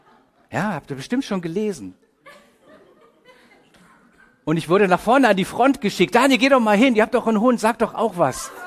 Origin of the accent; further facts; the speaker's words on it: Baden-Württemberg, Germany; also born or lived in Lower Rhine; now in Modautal, Germany; Wir wohnen in Modau, Murre. Aber ich bin geboren am Niederrhein, aufgewachsen bei Karlsruhe.